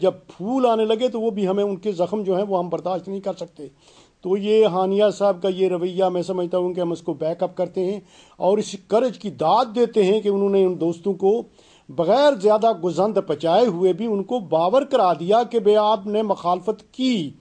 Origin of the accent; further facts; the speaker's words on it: Pakistan; میں پہلے عرض کر چکا تھا کہ میں پاکستانی ہوں الحمدللہ